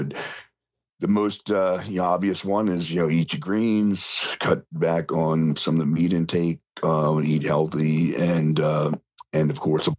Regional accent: New Orleans, Louisiana, United States; But that being said, yeah, I am from New Orleans, and we can cook as healthy as we want to.

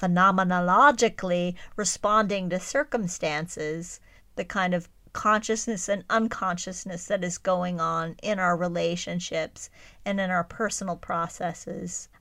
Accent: Texas, United States; It's nothing like where I grew up in Texas.

